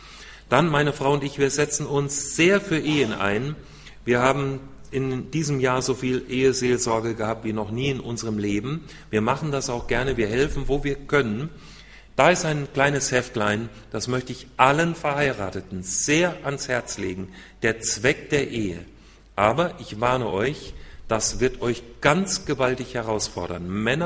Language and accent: German; Hesse, Germany; Ich muss nach Hessen zurück, ich bin ein Hesse, ich muss heute wählen